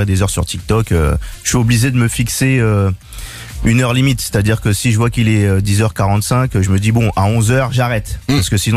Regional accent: Guadeloupe; Et voilà, moi aussi je suis de la Guadeloupe.

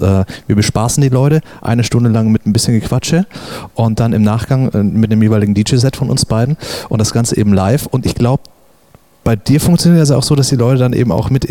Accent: Southern Germany, Germany; Ja, servus, wie man bei uns in Süddeutschland sagt.

